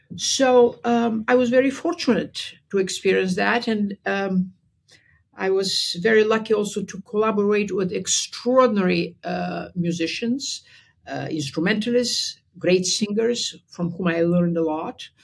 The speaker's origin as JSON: {"language": "English", "country": "Bulgaria", "tie": "born or raised there", "said": "Yeah. I grew up in Bulgaria."}